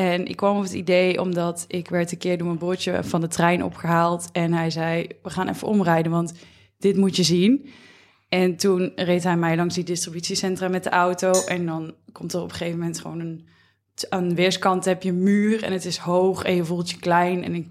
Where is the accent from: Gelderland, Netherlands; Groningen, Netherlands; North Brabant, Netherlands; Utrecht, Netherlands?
North Brabant, Netherlands; Roosendaal; Ik kom zelf uit Brabant en daar is het een beetje begonnen met de distributiecentra.